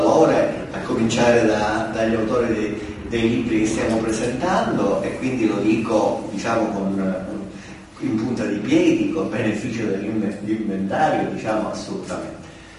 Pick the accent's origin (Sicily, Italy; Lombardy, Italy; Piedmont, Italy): Sicily, Italy; ogni tanto mi interrogo se da siciliano non sarei stato obbligato a occuparmi di questo fenomeno sociale così importante per la nostra terra.